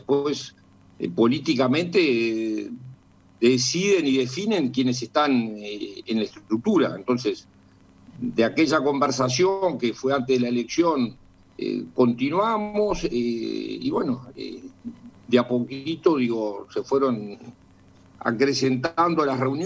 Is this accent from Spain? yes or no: no; Uruguay; Yo, como todo uruguayo, venía a una elección